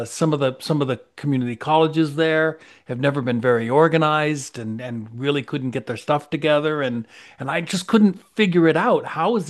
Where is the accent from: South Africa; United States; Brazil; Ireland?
United States; San Lorenzo, California; being born and raised in San Lorenzo. So for those listening to this, go, where are you talking about? But we're talking about, Oakland, California, just south of that by 20 miles.